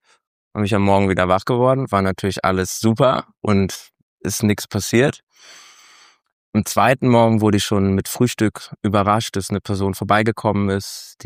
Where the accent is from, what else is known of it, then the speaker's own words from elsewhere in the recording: Cologne, North Rhine-Westphalia, Germany; Und ich komme aus Köln. Also solange ich am Rhein war, war es wie Heimat